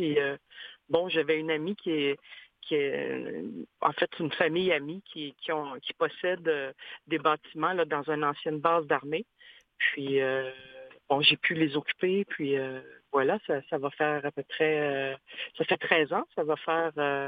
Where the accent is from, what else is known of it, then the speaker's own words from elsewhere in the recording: Sept-Îles, Quebec, Canada; born there; je suis née à Sept-Îles, puis que, bon, je suis un peu une enfant de... Bon, je suis une enfant des minières, si on veut, de la colonisation